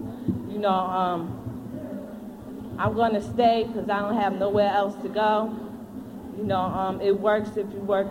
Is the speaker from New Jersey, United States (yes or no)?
no; Brooklyn, New York, United States; I'm an addict from Brooklyn, New York.